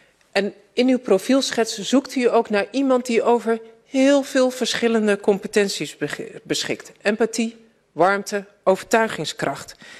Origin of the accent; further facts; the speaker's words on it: Zeewolde, Flevoland, Netherlands; Omdat ik een deel van mijn jeugd in Zeewolde heb doorgebracht.